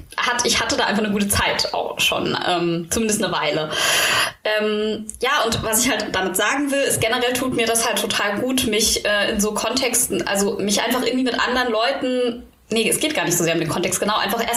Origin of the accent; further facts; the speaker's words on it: Germany; now in Berlin, Germany; Ich bin ja Deutsche